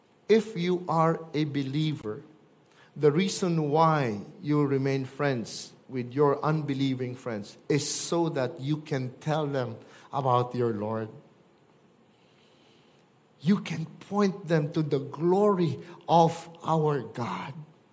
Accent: Philippines; now in United States; I'm Chinese, but I'm Filipino at heart. I didn't want to become a U.S. citizen, but I had to. When I took oath, I cried.

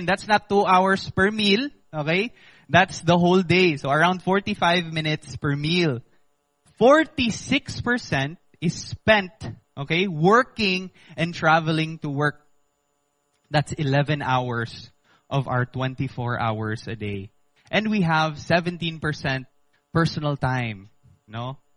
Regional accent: Philippines; first language Bisaya; I am half Filipino. No, I was born here, so I speak Bisaya fluently.

